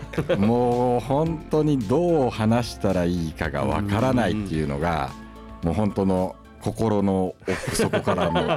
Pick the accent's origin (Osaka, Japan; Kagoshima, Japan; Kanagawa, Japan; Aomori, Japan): Osaka, Japan; 僕もあの大阪から来てるのであんまり関わらないです